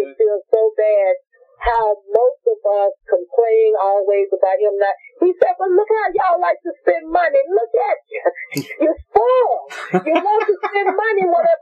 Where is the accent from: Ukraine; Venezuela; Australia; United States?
United States; Vincent, Arkansas; Actually, I'm from Vincent, Arkansas, but it's such a little small area.